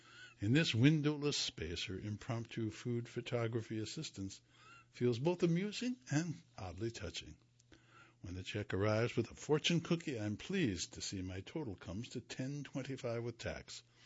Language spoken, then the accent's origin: English; Durham, North Carolina, United States; I ate at Shanghai a lot growing up in Durham.